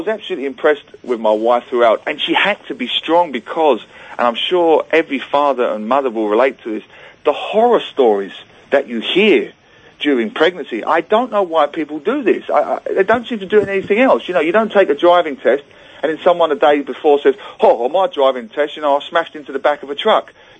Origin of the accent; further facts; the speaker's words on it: Singapore; now in Geelong, Australia; We, because I'm originally from Singapore, you know, we launched it in Singapore in Southeast Asia